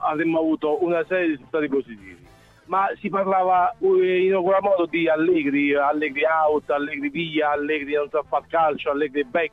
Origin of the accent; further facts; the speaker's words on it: Eboli, Campania, Italy; No, io sono di Eboli